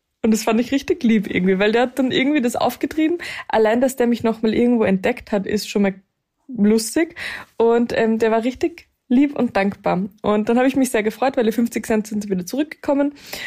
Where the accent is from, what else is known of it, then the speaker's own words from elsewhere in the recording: Wels, Upper Austria, Austria; es war in Wels in Oberösterreich eben, wo ich herkomme.